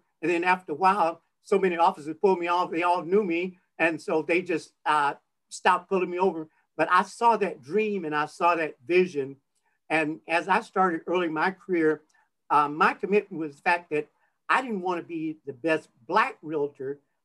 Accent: the South, United States; Growing up in the South, my parents moved here looking for a better life for me and my brother from the segregated South.

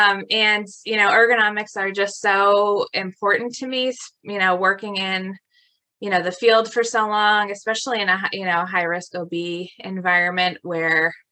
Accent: Maine, United States; I am a sonographer from Maine.

